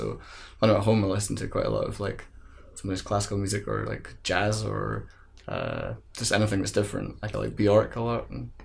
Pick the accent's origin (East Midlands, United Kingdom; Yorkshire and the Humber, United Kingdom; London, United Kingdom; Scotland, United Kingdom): Scotland, United Kingdom; Edinburgh; I'm from Edinburgh in Scotland.